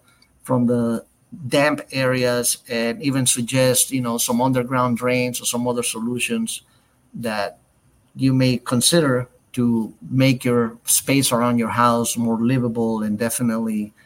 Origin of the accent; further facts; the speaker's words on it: Honduras; English is a second language; now in United States; I'm a Santa Fe kid. You know, I came from Honduras and barely knew English. So I went to community college, you know, to learn English